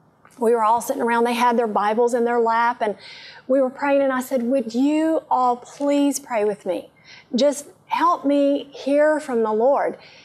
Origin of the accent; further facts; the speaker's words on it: Texas, United States; accent: West Texas; You can tell from my accent, I am from West Texas in the United States. And in West Texas, we have a certain kind of twangy southern drawl that we use to talk with.